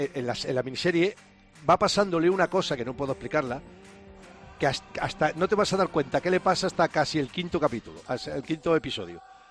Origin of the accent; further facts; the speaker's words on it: Spain; Yo, como español